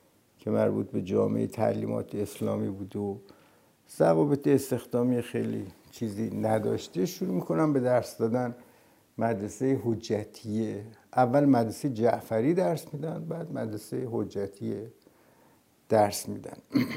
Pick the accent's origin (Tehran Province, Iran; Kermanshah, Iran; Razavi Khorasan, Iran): Tehran Province, Iran; Tehran; born there; من در سال 1335 در 14 شهریور 1335 در تهران به دنیا آمدم. مادرم بعداً گفتن که تو خیابون ولیعصر تقاطع جامی یک بیمارستانی تو محوطه کاخ مرمر